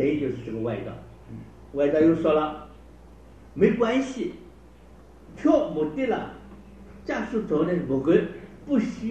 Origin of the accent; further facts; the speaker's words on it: China; 我们中国人形容这头